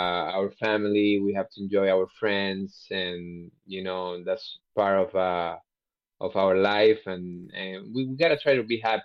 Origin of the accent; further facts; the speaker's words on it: Venezuela; English is a second language; I'm from Venezuela, so